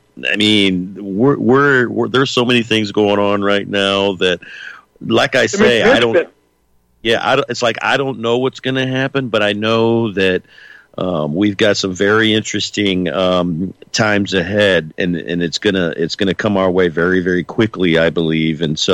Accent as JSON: {"language": "English", "region": "Missouri", "country": "United States", "tie": "born or raised there", "said": "Let's bring on Jim in my home state here of Missouri."}